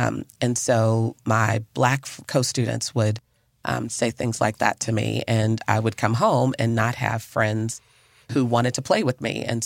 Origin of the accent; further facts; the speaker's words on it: Las Vegas, Nevada, United States; I grew up in Las Vegas, and my dad raised me, and we were the only people in the neighborhood.